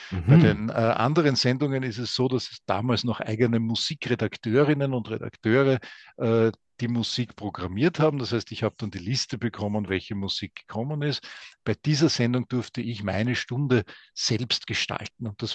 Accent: Lower Austria, Austria; Also Wien liegt ja mittendrin in Niederösterreich. Ich bin Niederösterreicher.

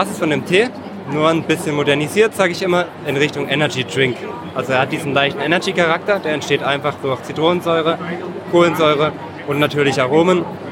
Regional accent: Freiburg, Baden-Württemberg, Germany; Aus dem Raum Freiburg kommen wir.

